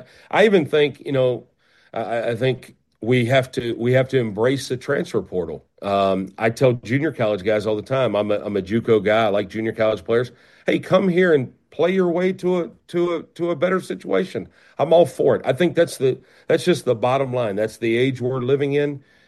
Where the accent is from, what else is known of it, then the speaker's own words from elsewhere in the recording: Canton, Ohio, United States; I was blessed. I grew up in Canton, Ohio. I played for a great high school coach.